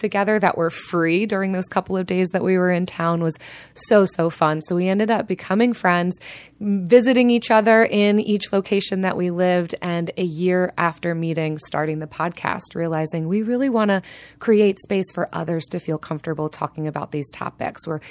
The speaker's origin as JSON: {"language": "English", "town": "Philadelphia", "region": "Pennsylvania", "country": "United States", "said": "We're originally from the Philadelphia area."}